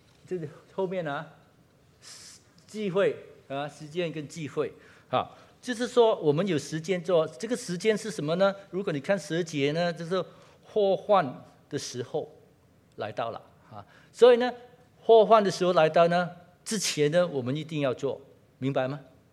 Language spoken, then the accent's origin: Chinese; Kuala Lumpur, Malaysia; 看我在吉隆坡长大的时候